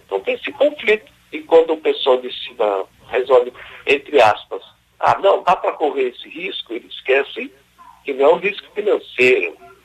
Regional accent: Brazil; A gente torce pela Vale. A gente é brasileiro, tem muito orgulho de muitas coisas da Vale.

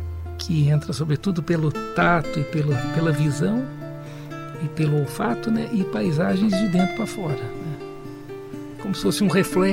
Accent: Brazil; Eu cresci na Mantiqueira, eu vivi 25 anos lá. Então esse é o mundo das montanhas para mim.

